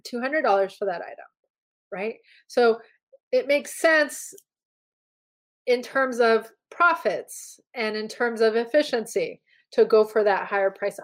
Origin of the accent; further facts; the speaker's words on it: California, United States; I grew up in Southern California, so that's just what I like.